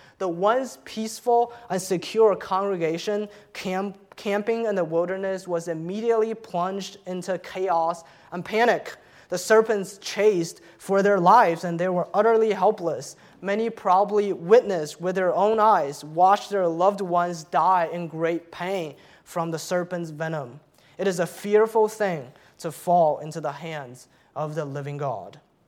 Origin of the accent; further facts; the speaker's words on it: New York City, New York, United States; As a New Yorker, as a New York Yankees fan, I am very angry.